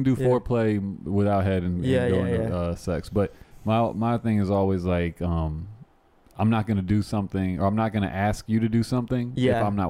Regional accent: the South, United States; Growing up in the South, I've literally heard grown men like say

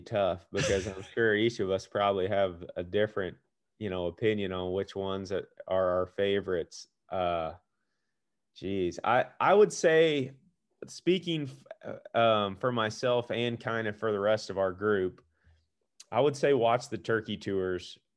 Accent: Missouri, United States; I mean, I'm from Missouri, Jake's from Wisconsin, Ted's from Iowa, Greg's from Nebraska, Zach's from Ohio.

